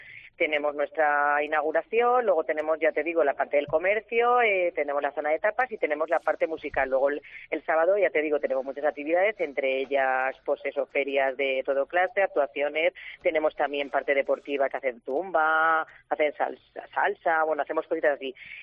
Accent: Valencian Community, Spain; Es que somos valencianos, nosotros sin eso no sabemos.

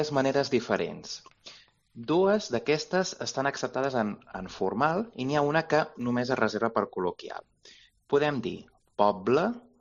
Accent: Tarragona, Catalonia, Spain; jo per exemple que soc de Tarragona, dic poble.

